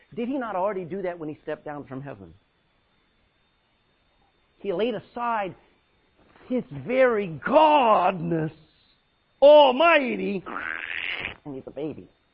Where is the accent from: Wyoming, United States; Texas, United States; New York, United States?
Texas, United States; when I was growing up, that's how my feet looked all the time, man. Growing up in Texas, you don't wear shoes unless they're boots.